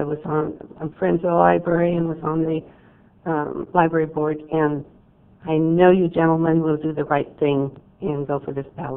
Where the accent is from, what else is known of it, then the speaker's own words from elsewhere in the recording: Patterson, United States; Good morning, gentlemen. … from Patterson, and I think I am really thrilled to be talking to the choir.